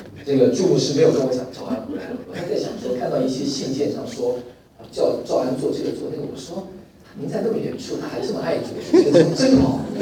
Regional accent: Massachusetts, United States; 我自己生长的教会在以前在麻州的时候，也是一个很小的教会

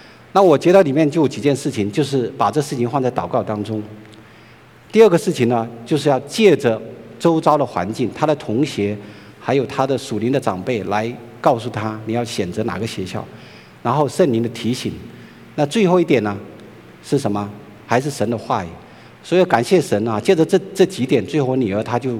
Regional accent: China; 因为我在大陆长大了

